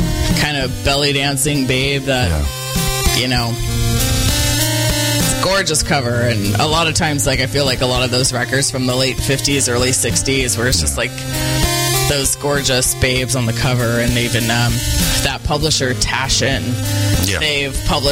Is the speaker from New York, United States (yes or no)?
no; California, United States; I actually have never heard that in all my growing up in the Bay Area and living in San Francisco for over 20 years.